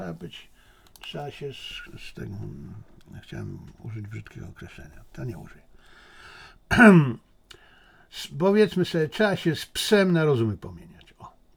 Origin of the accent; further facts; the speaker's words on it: China; Bo ja też jestem Chińczykiem. Dla nas Chińczyków to jest osoba szczególna